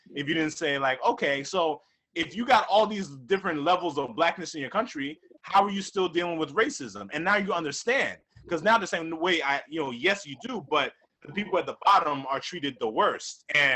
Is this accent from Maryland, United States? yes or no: yes; Baltimore, Maryland, United States; because I grew up in the U.S. I grew up in Baltimore.